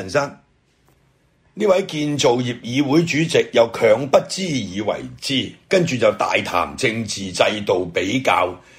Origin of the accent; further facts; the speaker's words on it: Hong Kong; 这个真是值得我们香港人感到自豪的